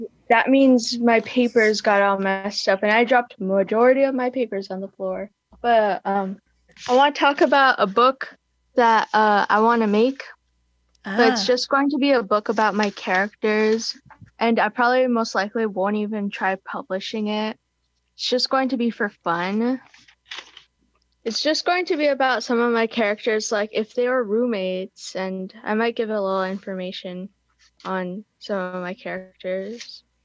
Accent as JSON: {"language": "English", "town": "Hudson", "region": "New York", "country": "United States", "said": "I'm from Hudson."}